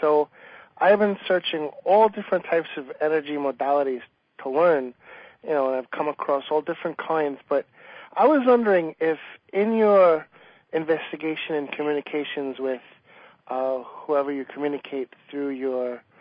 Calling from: Long Island, New York, United States; I'm from Long Island, New York.

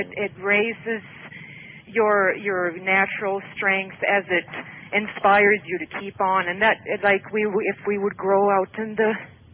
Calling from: Poudre Canyon, Colorado, United States; I'm calling from Poudre Canyon, Colorado.

